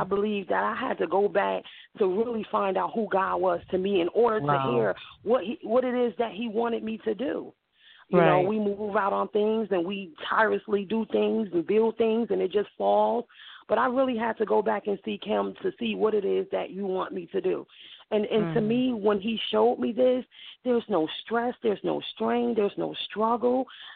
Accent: New Jersey, United States; You know, I came from New Jersey, you know, I was born, you know, in New Jersey, and I come from the projects

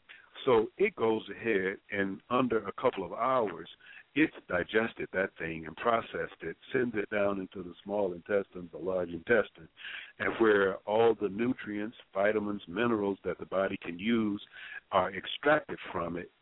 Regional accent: Mississippi, United States; And I like to blacken it, because I'm originally from the Mississippi Delta. And we eat spicy food from that area, well-seasoned food.

